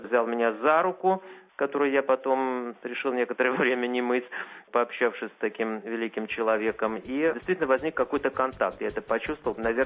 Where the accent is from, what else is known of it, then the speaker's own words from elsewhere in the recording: Russia; я из России